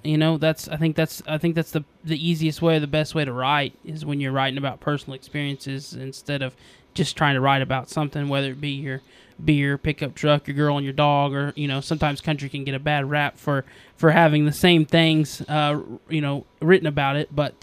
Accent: Adair, Oklahoma, United States; I'm from Oklahoma myself. I'm from a small town in Adair, in northeastern Oklahoma, so I kind of get that small town.

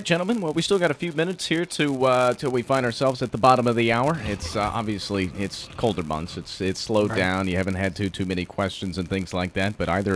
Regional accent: Fort Collins, Colorado, United States; I come from Fort Collins. It's not a whole lot of, well, actually, CSU is very ag oriented, but not a whole lot of ag like it would be out here.

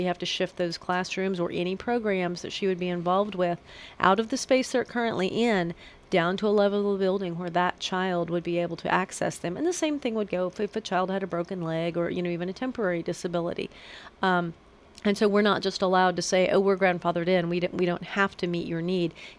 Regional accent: Kansas, United States; I am from the area. I am born and raised in Montgomery County, and so I have a long history here and deep roots to the area.

